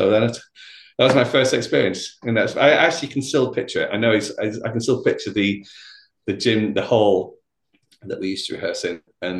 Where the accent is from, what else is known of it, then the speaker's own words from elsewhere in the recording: Bolton, North West England, United Kingdom; Long story short, I'm from Bolton near Manchester. I always have to say that because the Americans never know where Bolton is.